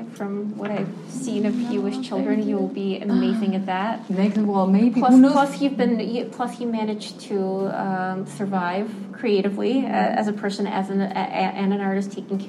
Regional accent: Minsk, Belarus; English is a second language; I grew up in Minsk, which is this kind of post-industrial, like I barely ever even saw a forest

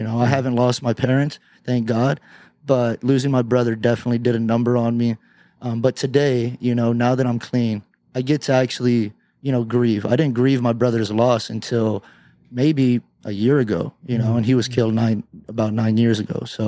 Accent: Tucson, Arizona, United States; I am. Born and raised in Tucson.

